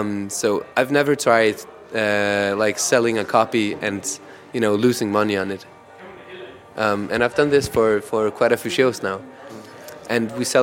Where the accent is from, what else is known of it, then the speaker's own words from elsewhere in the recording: Iceland; now in Denmark; I'm actually from Iceland, but I'm in Denmark.